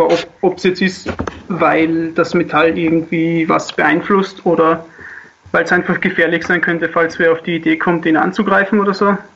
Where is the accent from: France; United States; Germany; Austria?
Austria; Styria; Aus der Obersteiermark in der Nähe von Knittelfeld.